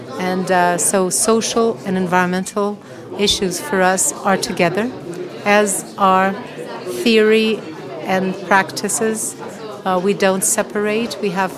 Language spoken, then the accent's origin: English; Brazil; English is a second language; I come from Brazil, from the Institute of Ecological Research.